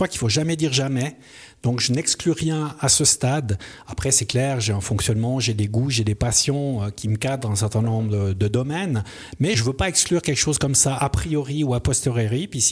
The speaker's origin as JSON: {"language": "French", "town": "Sierre", "region": "Valais", "country": "Switzerland", "said": "puisque je viens de la région de Sierre, donc évidemment c'est un clin d'œil à mes origines aussi."}